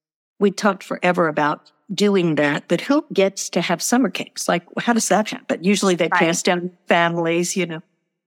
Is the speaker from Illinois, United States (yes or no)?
no; New Orleans, Louisiana, United States; And as a sophomore in high school, growing up in New Orleans, it was like, stop.